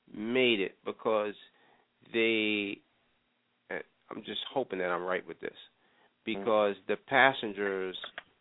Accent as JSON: {"language": "English", "region": "New York", "country": "United States", "tie": "born or raised there", "said": "Growing up in New York, nobody saw anything."}